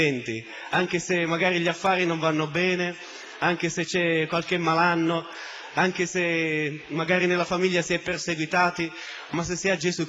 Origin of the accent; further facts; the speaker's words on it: Trapani, Sicily, Italy; vengo da Trapani.